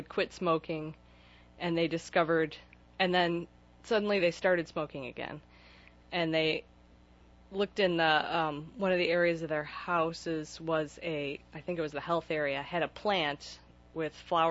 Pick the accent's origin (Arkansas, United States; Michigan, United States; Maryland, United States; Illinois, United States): Michigan, United States; also born or lived in Washington; I moved from Washington back to here in 2001. I grew up in the Michigan